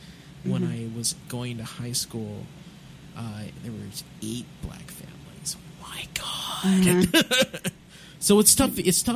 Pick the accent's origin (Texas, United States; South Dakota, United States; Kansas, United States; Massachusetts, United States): Massachusetts, United States; South Hadley; Yeah, I mean, I grew up in South Hadley.